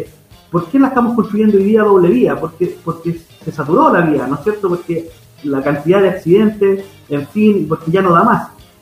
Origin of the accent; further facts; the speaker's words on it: Chile; en la constituyente que hicimos como chilenas y chilenos